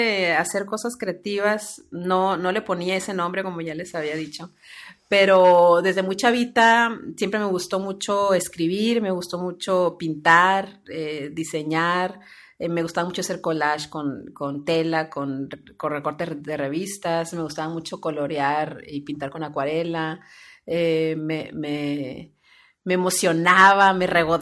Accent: Mexicali, Baja California, Mexico; Yo soy de Mexicali, Baja California

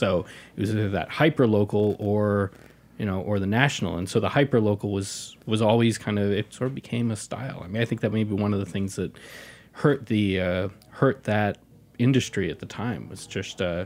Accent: Nashville, Tennessee, United States; I grew up in Nashville, and certainly my early drinking days were in Nashville.

